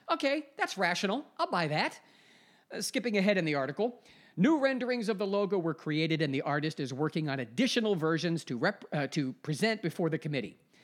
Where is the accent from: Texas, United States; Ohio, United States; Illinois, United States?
Ohio, United States; Now, this comes from my home state in Ohio, this article from a local affiliate, Fox 8 News.